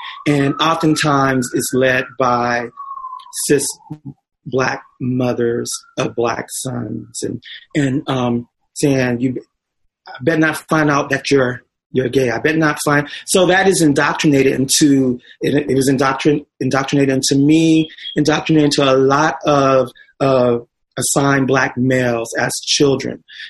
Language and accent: English; Texas, United States; I'm from Texas, and I know that it's very different.